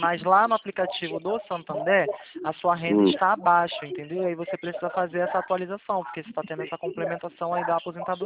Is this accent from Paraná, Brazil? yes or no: no; Rio de Janeiro, Brazil; sou do Rio.